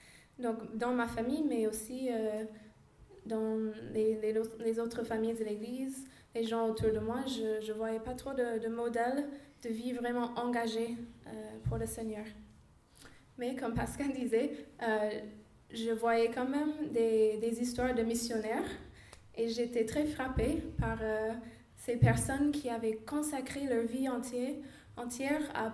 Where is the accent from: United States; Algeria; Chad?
United States; French is a second language; moved away as an adult; now in France; vis en France, avec des allers et retours aux États-Unis, mais à peu près 8 ans. Mais j'ai grandi du coup aux États-Unis. J'ai grandi dans une culture qui est quand même assez chrétienne.